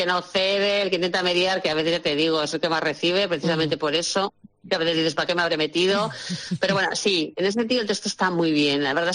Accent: Getxo, Basque Country, Spain; Sé que van a Getxo porque yo soy de Getxo

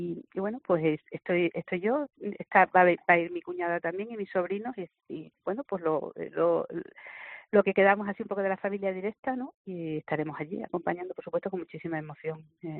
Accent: Cáceres, Extremadura, Spain; Nosotros somos de Cáceres, mi tío era de un pueblo de Cáceres, en Madrid, nació en Madrid

